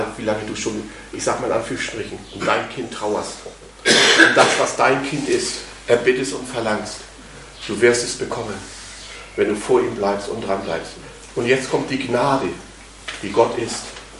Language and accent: German; Husum, Schleswig-Holstein, Germany; in meiner alten Heimatgemeinde in Husum, wo ich ursprünglich auch herkomme.